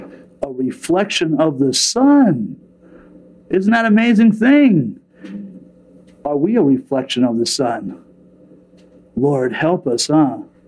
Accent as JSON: {"language": "English", "town": "San Diego", "region": "California", "country": "United States", "said": "I come from San Diego, sailor capital."}